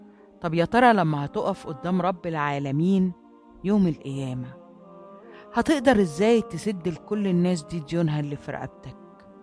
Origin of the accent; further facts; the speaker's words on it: Egypt; الصار أو الطار زي ما بنسميه عندنا في مصر